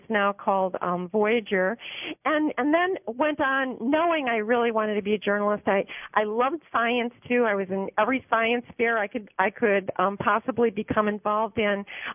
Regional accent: Chicago, Illinois, United States; And growing up in Chicago, I went to a public grade school, Devers School, and was already interested in journalism.

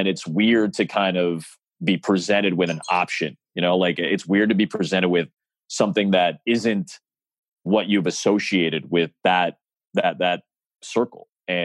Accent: Illinois, United States; it's my hometown. It's the Bulls. I grew up on this team.

